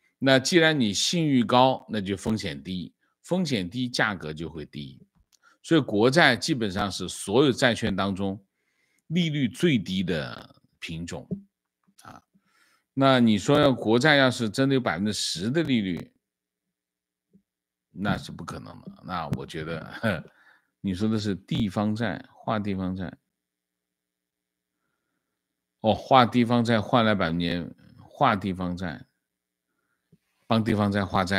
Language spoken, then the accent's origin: Chinese; Northeast China, China; 我在东北长大，亲身经历了东北逐渐衰落的过程。